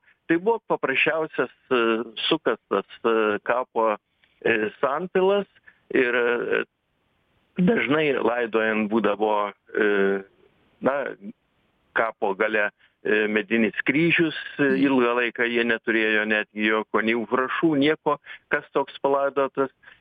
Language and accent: Lithuanian; Užnemunė, Lithuania; Na, aš esu kilęs iš Užnemunės